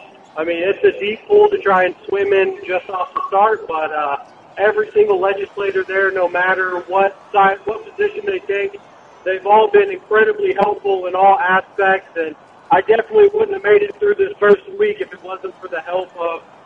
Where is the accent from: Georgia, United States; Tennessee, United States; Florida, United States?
Tennessee, United States; Memphis; moved away; also born or lived in Mississippi; Yeah, so I grew up mostly in the Memphis, Tennessee area, right across state line in Mississippi.